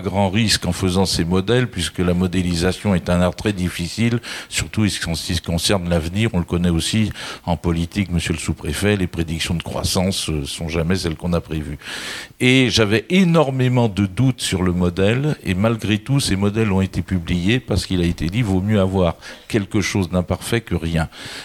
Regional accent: Nouvelle-Aquitaine, France; je faisais étape en rentrant d'Italie pour rentrer chez moi au Pays Basque

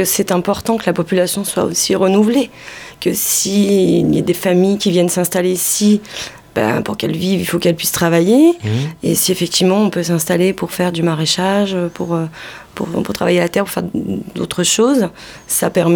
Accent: Vébron, Occitanie, France; Moi, personnellement, je suis de Vébron

